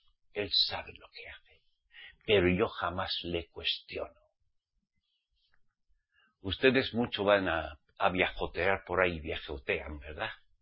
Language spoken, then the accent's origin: Spanish; Navarre, Spain; A mí también me tira mi tierra, Navarra. Soy navarro.